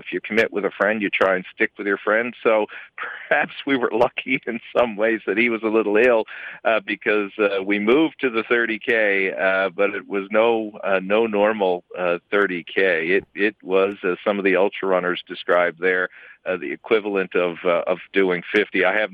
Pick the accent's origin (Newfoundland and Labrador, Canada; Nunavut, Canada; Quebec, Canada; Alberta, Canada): Newfoundland and Labrador, Canada; Well, you'll know I'm from Newfoundland and Labrador.